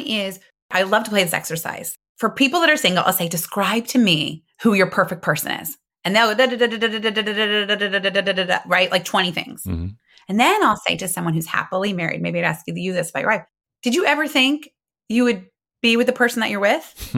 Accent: Muncie, Indiana, United States; I'm from Muncie, Indiana, and one of my closest friends, we've known since we were three, also works in marketing.

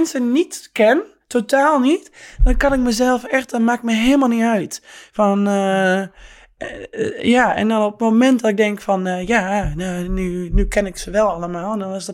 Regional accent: Schalkwijk, Utrecht, Netherlands; ik kom uit Schalkwijk, klein dorpje.

